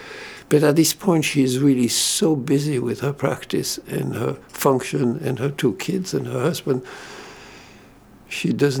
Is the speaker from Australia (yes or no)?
no; Switzerland; first language German; English is a second language; now in South Freeport, United States; I'm from Switzerland. My original language was German. I learned French when I went to school, age, I don't know, 4 or 5, whatever, at that time when I went to school. And I learned English some 55 years ago